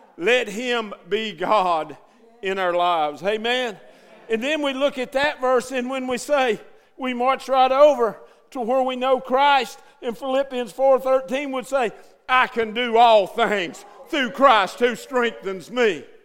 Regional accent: Tennessee, United States; I was young growing up in East Tennessee.

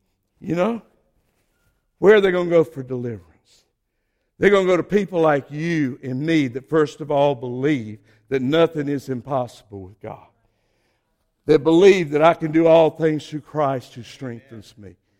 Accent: Georgia, United States; accent: southern; I know you can tell I'm from Georgia. Y'all all talking about my southern accent. And I can't do anything about it. You know, it's a dead giveaway. I was born there. I grew up there.

